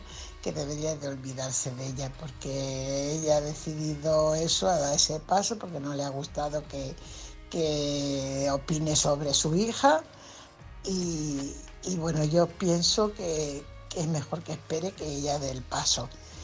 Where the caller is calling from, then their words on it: Fuenlabrada, Community of Madrid, Spain; corresponsal de Fuenlabrada.